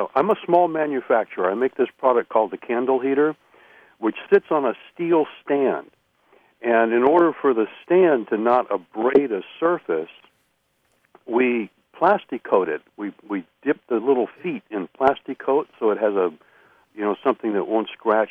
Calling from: Eureka, California, United States; I'm calling from Eureka, California.

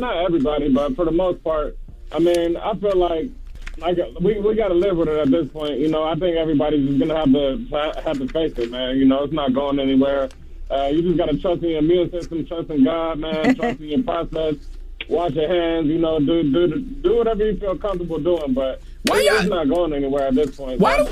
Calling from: Savannah, Georgia, United States; I'm calling from the Savannah area.

